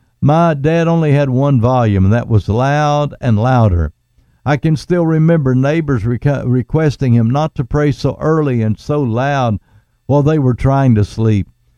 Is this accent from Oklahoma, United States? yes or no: yes; Frederick, Oklahoma, United States; also born or lived in Comanche, Oklahoma; I was raised in Oklahoma, and shortly after I was born, we moved to Frederick, Oklahoma, where my dad was called to preach.